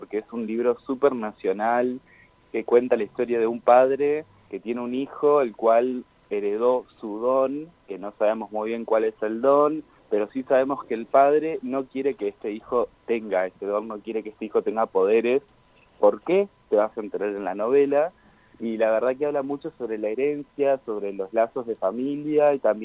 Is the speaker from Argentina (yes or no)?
yes; Entre Ríos, Argentina; now in Córdoba, Argentina; Yo que soy de Entre Ríos y vivo en Córdoba